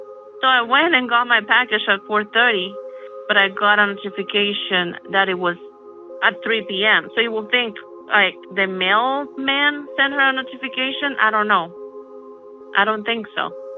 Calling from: Utah, United States; Hi, Derek. … I'm calling you from Utah.

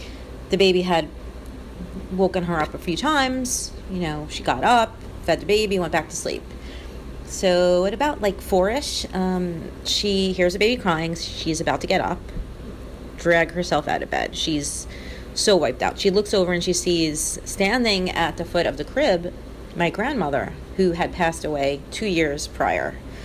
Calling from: New York, United States; I'm calling from New York.

